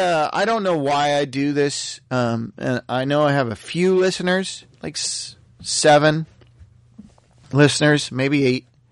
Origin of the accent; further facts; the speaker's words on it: United States; because I'm an American